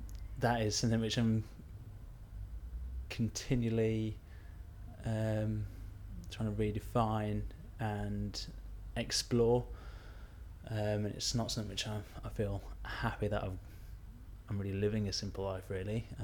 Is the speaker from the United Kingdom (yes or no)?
yes; Birmingham, West Midlands, United Kingdom; now in Manchester, United Kingdom; I originate from Birmingham.